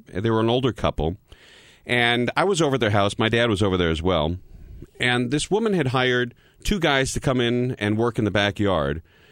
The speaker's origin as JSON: {"language": "English", "region": "California", "country": "United States", "said": "I was coming from California where people were a little more open to, you know, talking about race and interacting with other races."}